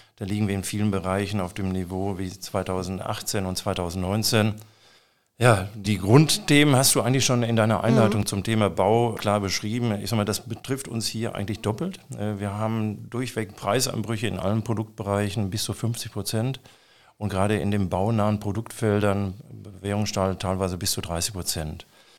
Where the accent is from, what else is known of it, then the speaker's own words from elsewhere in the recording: North Rhine-Westphalia, Germany; born there; wenn ich als gebürtiger Sauerländer von Stolz spreche